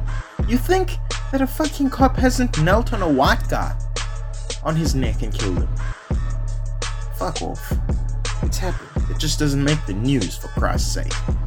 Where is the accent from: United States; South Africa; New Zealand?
South Africa; as a South African person, I see and hear and have dealt with this kind of thing many times over in my life.